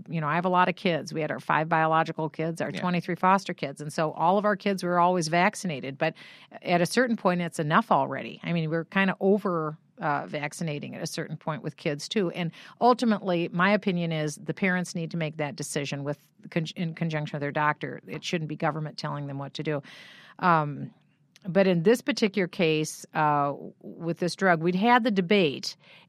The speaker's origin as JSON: {"language": "English", "region": "Iowa", "country": "United States", "tie": "born or raised there", "said": "I was born in Iowa and I was from Iowa."}